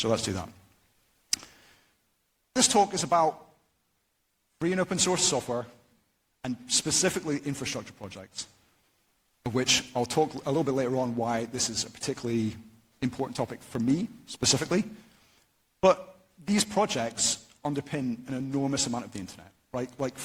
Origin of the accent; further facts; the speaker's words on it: United Kingdom; I'm allowed to be self-deprecating because I'm British.